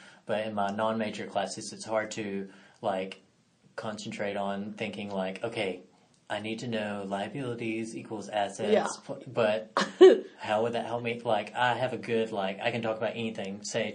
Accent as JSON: {"language": "English", "town": "Hartselle", "region": "Alabama", "country": "United States", "said": "I'm from North Alabama"}